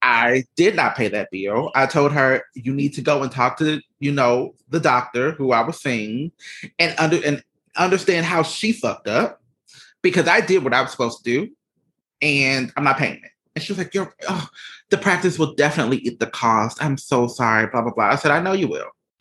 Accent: the South, United States; I just feel like maybe it's the way I was raised and being from the South and being a Southerner.

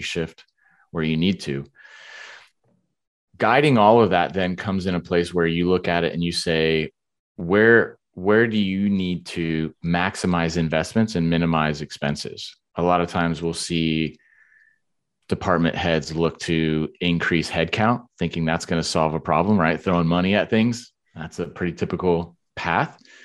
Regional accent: Cincinnati, Ohio, United States; now in Austin, United States; I'm originally born and raised in Cincinnati, though. So I spent all my childhood growing up, my teenage years, and a good portion of my early adulthood in Cincinnati.

